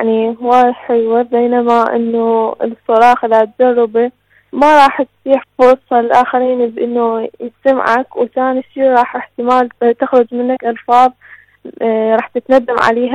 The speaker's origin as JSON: {"language": "Arabic", "country": "Iraq", "said": "من العراق."}